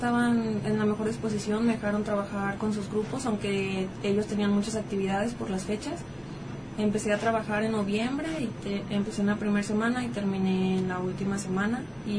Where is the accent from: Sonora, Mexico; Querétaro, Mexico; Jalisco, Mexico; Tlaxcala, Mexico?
Jalisco, Mexico; Atenguillo; soy del municipio de Atenguillo, de la localidad de Los Volcanes.